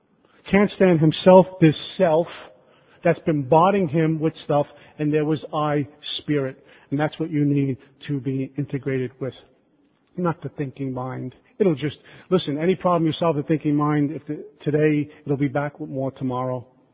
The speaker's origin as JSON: {"language": "English", "town": "Brooklyn", "region": "New York", "country": "United States", "said": "I'm from Brooklyn. What am I doing in Maryland?"}